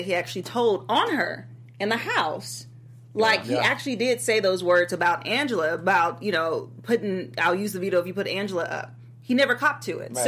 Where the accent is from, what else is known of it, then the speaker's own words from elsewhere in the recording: Texas, United States; You know, we're both from Texas, too.